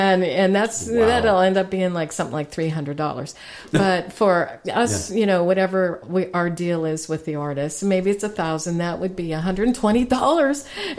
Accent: Santa Fe, New Mexico, United States; now in Nashville, United States; we're in Pittsburgh, and we're from Santa Fe and all that, we're singing our own songs, and then we come to Nashville

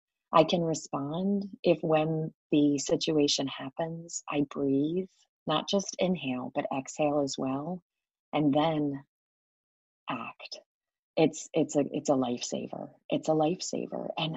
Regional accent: Ireland; I am an Irish girl through and through, and I love to react. When I was born, I was the fifth kid of 8 children

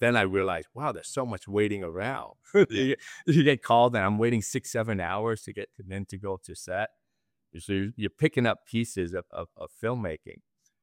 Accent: Sunnyvale, California, United States; You know, I grew up in Sunnyvale, Silicon Valley.

